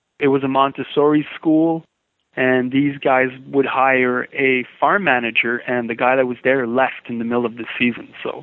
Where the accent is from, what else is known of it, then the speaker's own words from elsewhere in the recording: Canada; now in United States; And then we migrated up north to the United States, because we're from Canada, and we ended up landing in New Mexico, northern New Mexico.